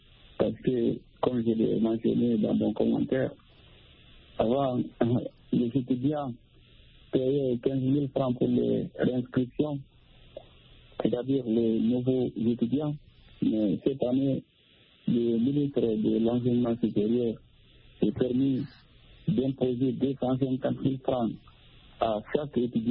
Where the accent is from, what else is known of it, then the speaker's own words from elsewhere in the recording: Guinea; chez nous en Guinée